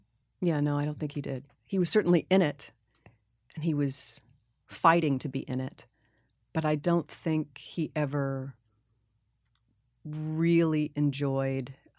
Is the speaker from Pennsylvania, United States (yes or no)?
no; New York City, New York, United States; museums were sort of the great thing about growing up in New York City.